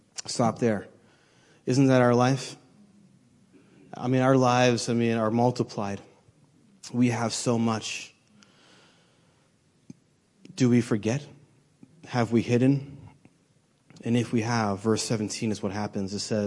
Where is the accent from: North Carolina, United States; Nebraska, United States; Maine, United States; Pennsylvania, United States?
Maine, United States; You know, I'm from New England. I'm from Maine. We don't talk in Maine.